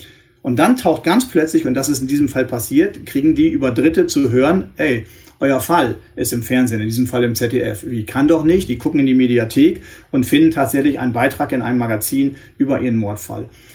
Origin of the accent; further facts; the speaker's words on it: Northwest Germany, Germany; ich komme aus dem Nordwesten Deutschlands